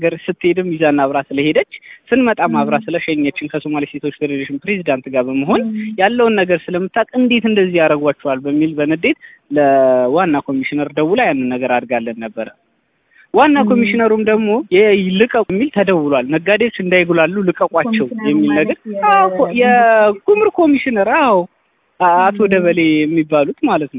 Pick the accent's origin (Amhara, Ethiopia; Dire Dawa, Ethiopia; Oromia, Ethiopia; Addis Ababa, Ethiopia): Amhara, Ethiopia; Dessie; እኔ ደሴ ነው ቤት የደሴ ልጅ ነኝ